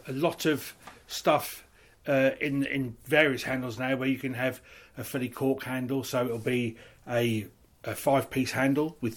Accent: England, United Kingdom; Obviously, as an English bat maker, I would like to feel that I've been taught right

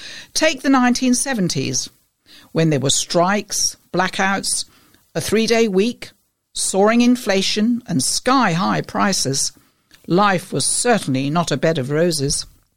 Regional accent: East of England, United Kingdom; Yes, those of us now in our 70s were lucky, very lucky, and especially if we grew up in Norfolk and Suffolk. Playing out in the countryside without a care in the world.

